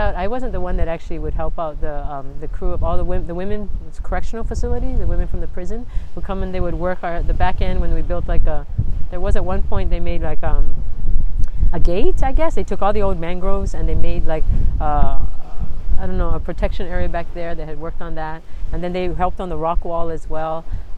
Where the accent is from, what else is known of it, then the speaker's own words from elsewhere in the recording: Kaimuki, Hawaii, United States; now in Waimanalo, United States; I love the Windward Side, even though I grew up in Kaimiki. I've been living out Windward Side. We moved out to Waimanalo in 88